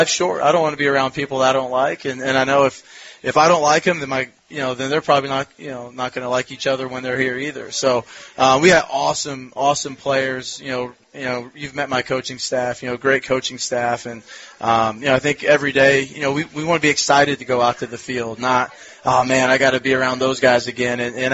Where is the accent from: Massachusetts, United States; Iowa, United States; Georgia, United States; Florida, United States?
Iowa, United States; Fort Madison; So, yeah, I'm from Fort Madison, Iowa, right there, Burlington, right on the Mississippi River.